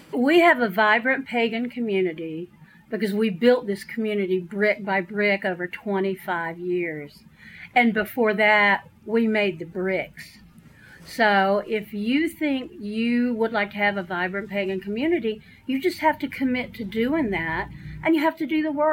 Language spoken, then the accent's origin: English; North Carolina, United States; And I was born and raised in West, by God, Buncombe County. I still think of myself as a rural person, though I've lived in Asheville most of my whole life.